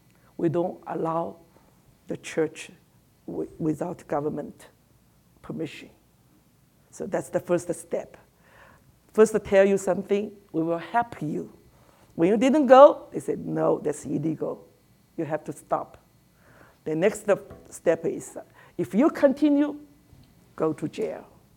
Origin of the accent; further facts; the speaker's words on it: Shanghai, China; born there; English is a second language; I was born in Shanghai. Shanghai has become like an international city.